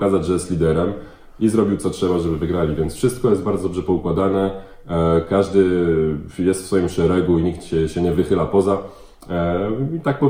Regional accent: France; now in Poland; mimo że pochodzę z Francji

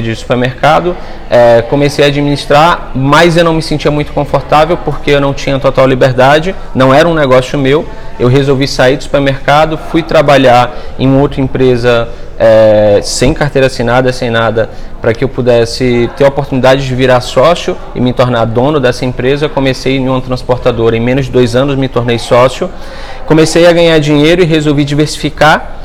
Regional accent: Salvador, Bahia, Brazil; also born or lived in Feira de Santana / Guarajuba; Eu nasci em Feira de Santana, morava em Salvador, morei boa parte da minha vida em Guarajuba, ali do lado de Salvador.

